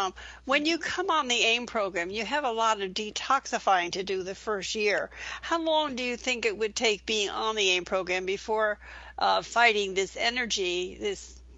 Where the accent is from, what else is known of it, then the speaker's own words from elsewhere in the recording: Philadelphia, Pennsylvania, United States; I wound up meeting Stephen because I was from Philadelphia and that's where he was born.